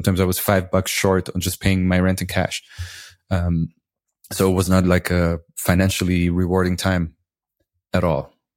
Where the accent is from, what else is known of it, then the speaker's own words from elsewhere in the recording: Syria; when I told people I'm from Syria, they wouldn't be able to point it out on the map, right?